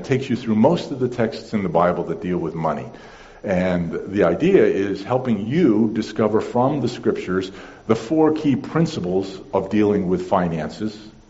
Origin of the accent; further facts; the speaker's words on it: Netherlands; We grew up in the Netherlands, and he had great prejudices toward the rich.